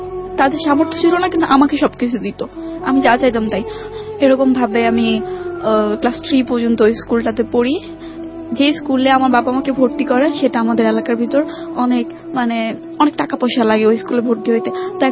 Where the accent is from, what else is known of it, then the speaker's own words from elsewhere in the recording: Dhaka, Dhaka Division, Bangladesh; also born or lived in Kishoreganj; বাবা সেই 15 দিন বয়সে আমাকে ঢাকায় নিয়ে আসে ট্রেনে করে, একা মাকে ছাড়া